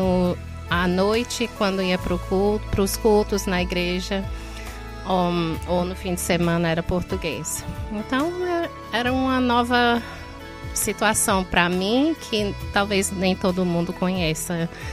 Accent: Fortaleza, Ceará, Brazil; also born or lived in United States; eu sou americana, mas cresci aqui no Brasil desde bebezinha, 7 meses de idade, vim para o Brasil. Fui criada em Fortaleza com pais missionários

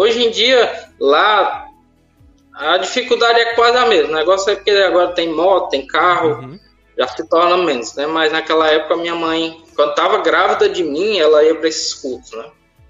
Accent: Madalena, Ceará, Brazil; Eu nasci em Madalena, Ceará, localidadezinha bem pequena. Lá atualmente tem 25 mil habitantes, cidade bem pequena. Na época que eu morava lá era mais pequena ainda.

